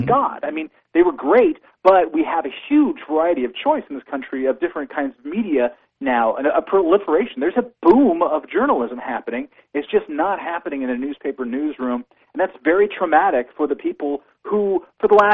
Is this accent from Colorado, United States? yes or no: no; Los Angeles, California, United States; let's take Los Angeles, my hometown